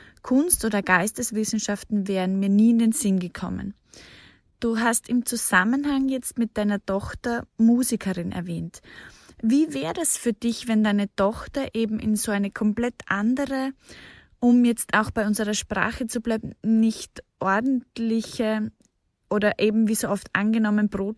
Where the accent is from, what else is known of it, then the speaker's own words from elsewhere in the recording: Austria; Ich bin zwar in Österreich aufgewachsen, habe keinen Krieg erlebt